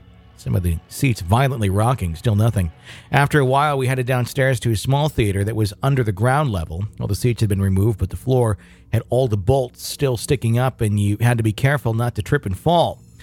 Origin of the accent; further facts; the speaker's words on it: Wausau, Wisconsin, United States; I was part of a ghost hunting group in my hometown of Wausau, Wisconsin.